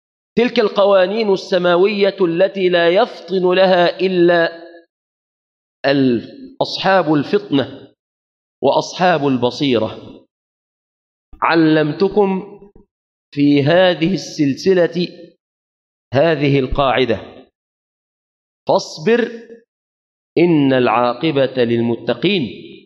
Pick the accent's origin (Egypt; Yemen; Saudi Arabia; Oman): Egypt; نسأل الله أن يحفظ بلادنا مصر